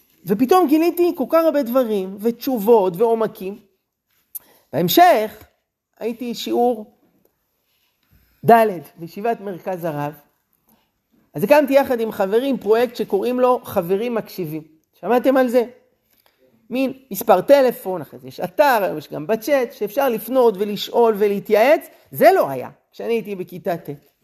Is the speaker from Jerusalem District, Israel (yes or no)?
yes; Jerusalem, Jerusalem District, Israel; גדלתי בבית דתי, הייתי בבית ספר דתי, הייתי ילד טוב, ירושלים.